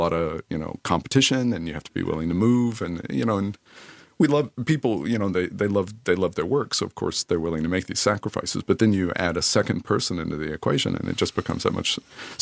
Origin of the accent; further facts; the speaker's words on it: Kentucky, United States; So I grew up in the U.S., not surprisingly. That's not going to be a surprise. In particular, I grew up in the southern part of the U.S. in Kentucky.